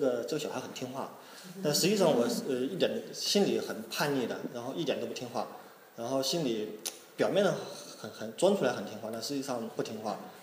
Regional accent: China; 我们从小在中国是接受了很多年的无神论教育

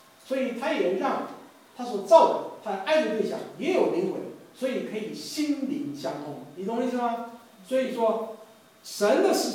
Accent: Taiwan; now in United States; 我是从台湾来的，用这个词叫猿

